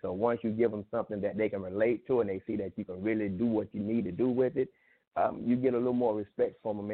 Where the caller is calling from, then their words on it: Belle Glade, Florida, United States; I'm calling from South Florida, out of Palm Beaches, right here out of Belgrade, Florida, a muck city for Hokie Belgrade in South Bay, Florida.